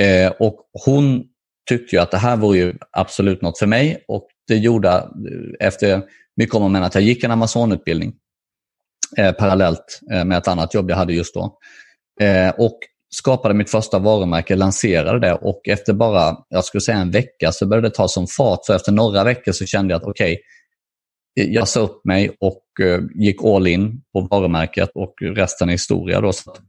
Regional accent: Småland, Sweden; accent: Småländska; jag talar ju dessutom så här småländska, så jag har lite konstiga accent kanske på min svenska.

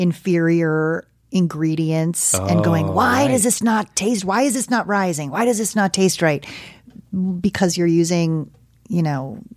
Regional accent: East Coast, United States; I'm from the East Coast. That's the difference. We call it underfloor.

